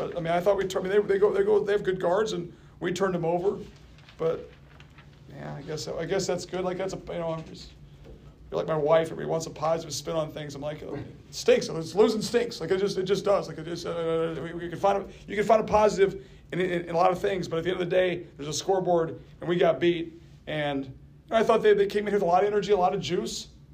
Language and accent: English; Iowa, United States; But growing up in Iowa, obviously, watching those games back in the day.